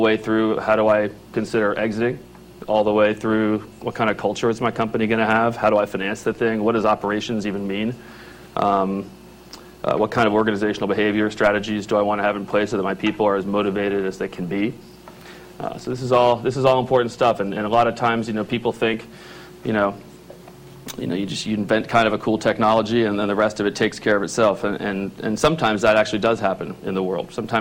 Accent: Washington, District of Columbia, United States; I'm from Washington, D.C. originally. I have a very diverse background.

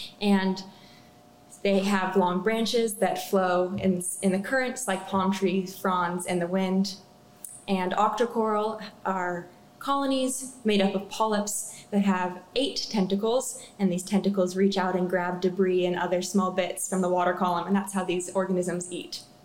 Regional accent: San Diego, California, United States; I'm actually from San Diego, and I grew up coming to this aquarium.

